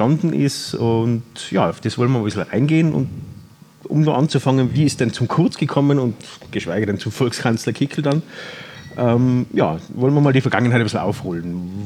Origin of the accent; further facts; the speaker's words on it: Carinthia, Austria; als Kärntner sieht man Oberösterreich auch schon aus, Ausländer.